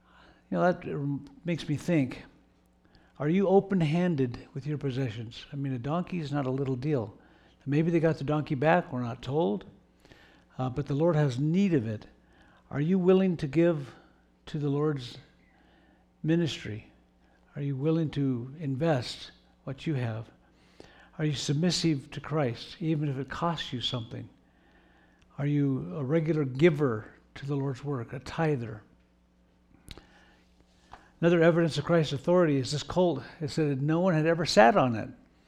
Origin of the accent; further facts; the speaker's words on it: Oregon, United States; I grew up in Oregon, and my foster family that I lived with for 7 years had 80 acres.